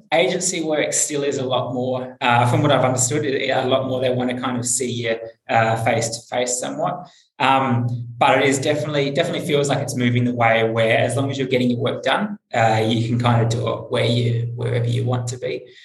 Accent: Adelaide, South Australia, Australia; moved away as an adult; also born or lived in Sydney / Melbourne; I'm from Adelaide in Australia. I left Adelaide in about 2013, moved to Sydney, moved to Melbourne for another job, moved back to Sydney, moved back to Melbourne, and then I moved to Chiang Mai in Thailand for a few months

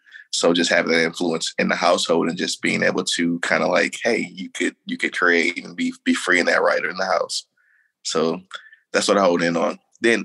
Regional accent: St. Louis, Missouri, United States; also born or lived in Philadelphia / Chicago / Detroit; We're from St. Louis originally, but by way of Philadelphia

